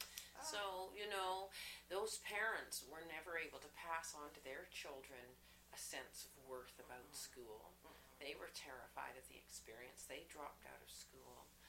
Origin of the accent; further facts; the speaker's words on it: Winnipeg, Manitoba, Canada; born there; Oh, I was born in 1944 in Winnipeg, actually St. Boniface, Manitoba.